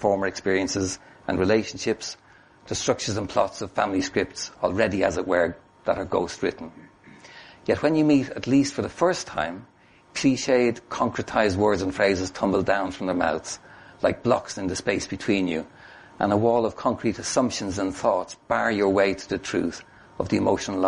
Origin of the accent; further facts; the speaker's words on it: Dublin, Leinster, Ireland; accent: Hiberno English; I kind of fell in love with the ambiguity of idiom between languages and culture growing up in Dublin, speaking Hiberno English as my vernacular